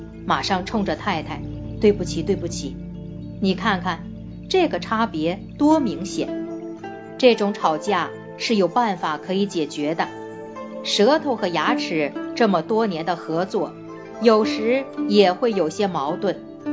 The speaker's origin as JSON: {"language": "Chinese", "country": "China", "said": "我们中国人常说男儿有泪不轻弹"}